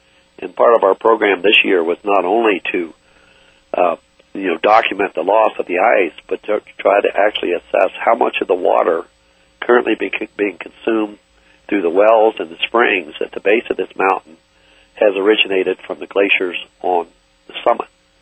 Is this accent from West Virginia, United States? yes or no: yes; West Virginia, United States; I grew up in West Virginia, and I heard all the stories of the canaries the miners used to take down